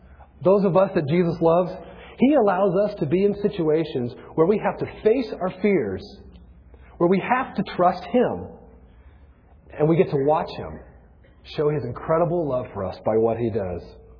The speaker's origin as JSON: {"language": "English", "country": "United States", "said": "This isn't a slam. I'm an American. I love it here."}